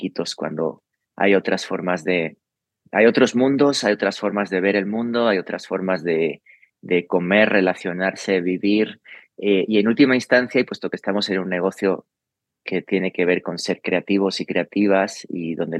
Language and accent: Spanish; Spain; Claro, soy originario de España